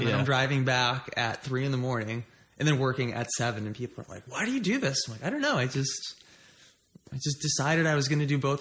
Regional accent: Yarmouth, Massachusetts, United States; also born or lived in Hyannis; I was bred on Cape Cod, Massachusetts. I grew up in Yarmouth. I was born in Hyannis.

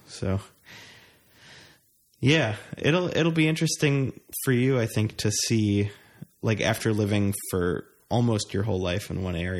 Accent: New York, United States; also born or lived in Austin; Listen, I'm from New York. Like I did not have country music in my life at all.

